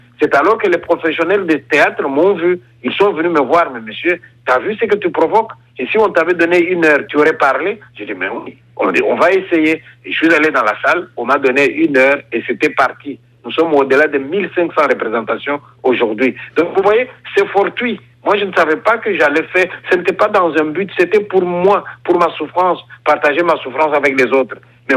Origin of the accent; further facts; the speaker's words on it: DR Congo; now in Belgium; je viens du Congo, désormais, je vais habiter à côté de vous.